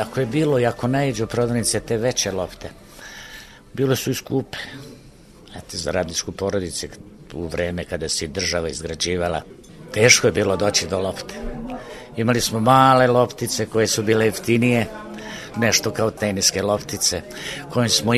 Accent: Vršac, Vojvodina, Serbia; moved away as an adult; Rođen sam u Vršcu godine 1947. davne. Od oca radnika i majke domaćice. U Vršcu završio sam osnovnu školu, srednju školu.

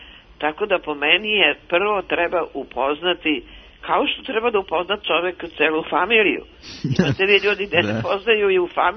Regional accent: Belgrade, Serbia; ja sam rođena Beograđanka

